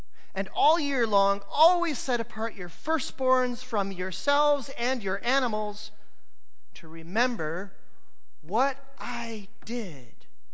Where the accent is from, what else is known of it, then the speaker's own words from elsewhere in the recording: Michigan, United States; I grew up in Michigan, and there the Thanksgiving holiday has some unfortunate connections.